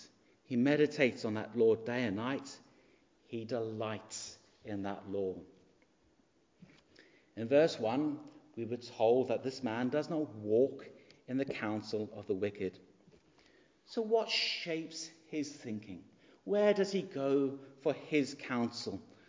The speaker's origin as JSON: {"language": "English", "country": "United Kingdom", "said": "And most of us, being very British, want to be very polite."}